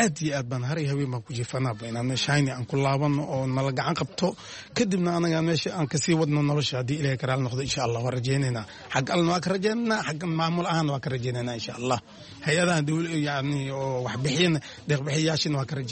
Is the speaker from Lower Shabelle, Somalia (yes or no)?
yes; Lower Shabelle, Somalia; born there; meeshii hadda gobolka Shabeellaha Hoose aan ku dhalanay